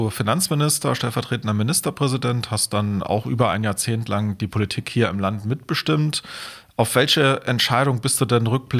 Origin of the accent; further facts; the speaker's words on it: Saarland, Germany; das war auch so das erste politische Ereignis im Saarland, das ich so ja als Jugendlicher in der Jungen Union auch mitbekommen habe